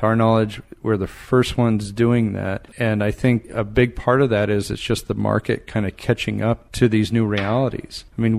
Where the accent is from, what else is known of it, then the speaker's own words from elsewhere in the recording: New Mexico, United States; We're from New Mexico originally, and in New Mexico, they're drinking river water now, because the wells are going dry.